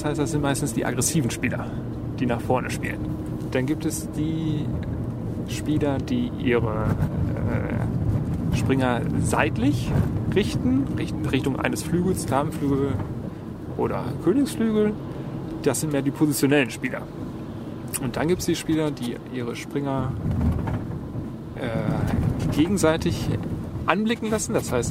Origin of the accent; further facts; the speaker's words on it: Essen, North Rhine-Westphalia, Germany; vor allen Dingen hier in Essen. Ich bin Essener.